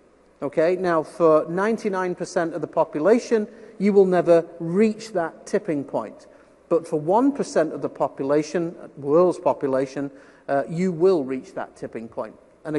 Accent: Scotland, United Kingdom; So I'm from Scotland, so Scotland, you know, there's lots of sheep and whiskey and stuff like that.

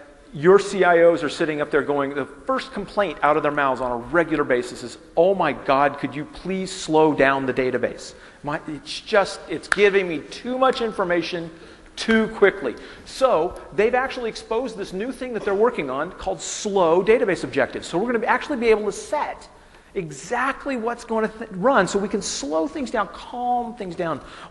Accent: United States; One, I am American, so I have a funny accent.

